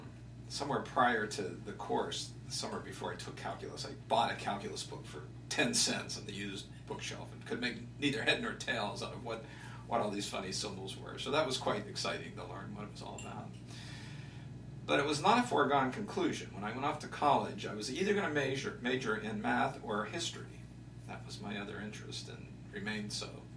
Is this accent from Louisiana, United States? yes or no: no; Wilkinsburg, Pennsylvania, United States; I grew up in Pittsburgh, in a suburb of Pittsburgh called Wilkinsburg.